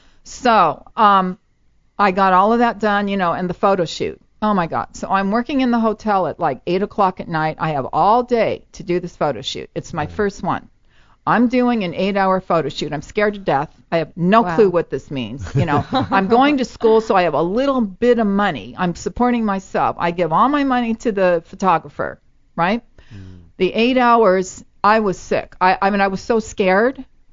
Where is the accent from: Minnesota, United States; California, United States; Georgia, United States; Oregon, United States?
California, United States; Los Angeles; Originally from here. I grew up in Van Nuys.